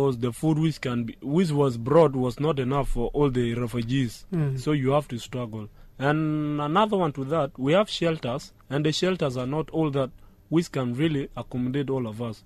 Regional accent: Kakuma, Turkana County, Kenya; born there; I was born in Kakuma.

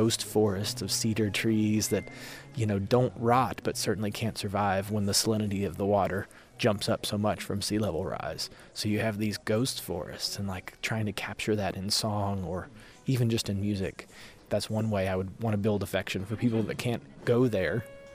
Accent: Lexington, Kentucky, United States; from my hometown of Lexington, Kentucky

